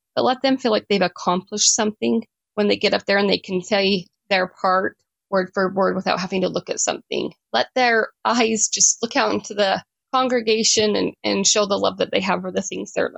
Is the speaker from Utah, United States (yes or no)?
yes; West Valley City, Utah, United States; I'm from West Valley City, Utah.